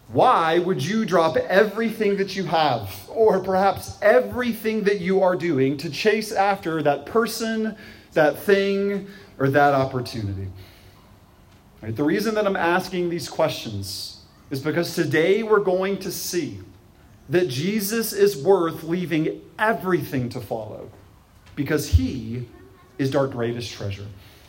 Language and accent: English; Charlotte, North Carolina, United States; For those who don't know, I grew up in Charlotte, North Carolina, and when I was a kid, Lake Norman was a big deal.